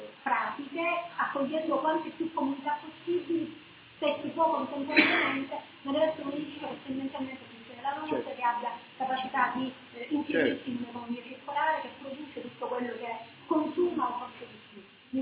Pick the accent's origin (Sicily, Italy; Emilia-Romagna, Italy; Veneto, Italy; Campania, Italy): Sicily, Italy; che noi come siciliani dobbiamo vedere